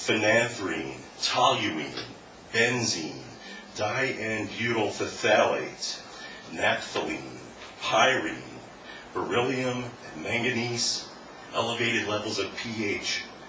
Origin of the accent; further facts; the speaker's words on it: Andover, New Jersey, United States; I'm from Andover, New Jersey.